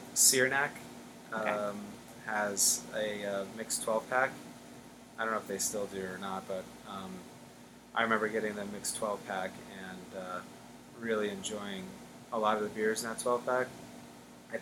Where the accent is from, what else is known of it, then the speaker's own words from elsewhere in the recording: New York, United States; Yeah, so growing up in New York, we drank a lot of 40s.